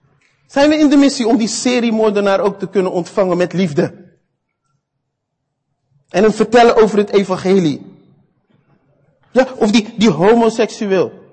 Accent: Netherlands; En dat is echt iets wat we moeten leren als Nederlanders.

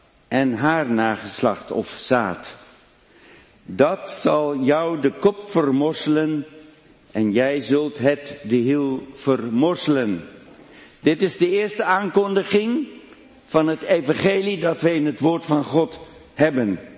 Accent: Pretoria, Gauteng, South Africa; Dutch is a second language; now in Netherlands; zijn wij beide geboren en opgegroeid in Zuid-Afrika. In Pretoria, de hoofdstad van Zuid-Afrika. En dat ligt zo'n 800 kilometer van de zee vandaan.

